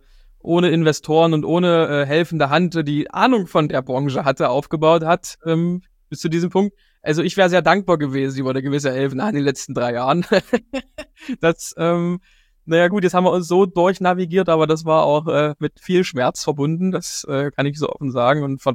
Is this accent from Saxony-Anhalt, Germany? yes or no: yes; Dessau, Saxony-Anhalt, Germany; im September in Dessau, in meiner Heimatstadt